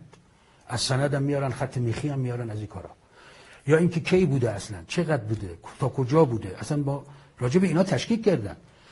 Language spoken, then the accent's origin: Persian; Iran; این یک برای من به عنوان یک ایرانی افتخار آفرینه.